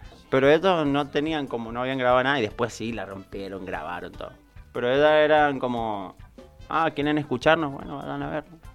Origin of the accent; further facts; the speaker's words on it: Mendoza, Argentina; Somos todos acá mendocinos.